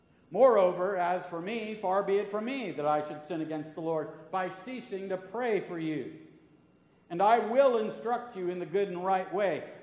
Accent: United States; Now, as an American, I feel like somehow it's my obligation to eat a bag of Brock's candy corn made with real honey every October

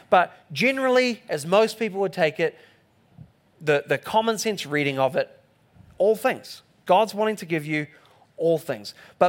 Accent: New Zealand; I'm here from New Zealand, I'm in Oklahoma, enjoying it so far

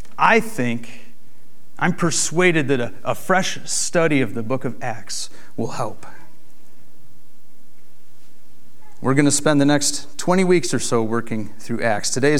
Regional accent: Buffalo, New York, United States; Well, because I grew up near Buffalo, New York, I frequently visited Niagara Falls, especially when I lived in Buffalo for college.

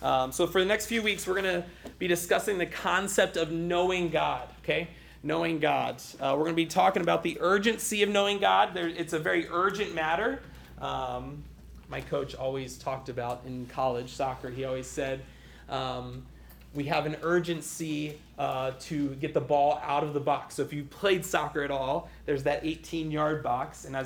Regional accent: Florida, United States; also born or lived in Ohio; I grew up in Florida. I was born in Ohio. I grew up in Florida. Lived my entire life, most of my life in Florida. Moved here to the Midwest

